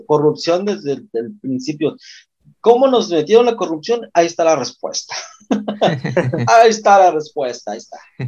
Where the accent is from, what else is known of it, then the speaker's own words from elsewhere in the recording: Mexico; como mexicanos que somos